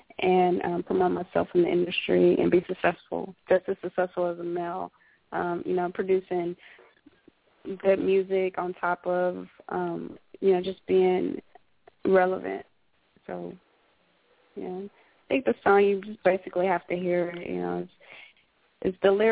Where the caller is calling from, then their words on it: San Antonio, Texas, United States; I'm calling in from San Antonio, Texas.